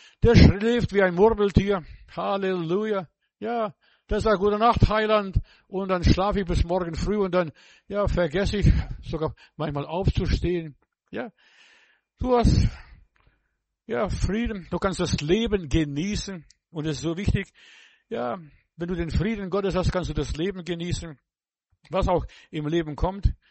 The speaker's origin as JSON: {"language": "German", "region": "Bavaria", "country": "Germany", "said": "Ja, ich weiß, bei uns im Bayerischen Wald"}